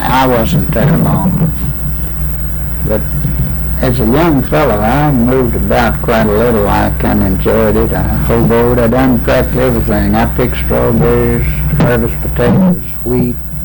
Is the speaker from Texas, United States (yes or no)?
no; Oneida, Tennessee, United States; I was born in Oneida.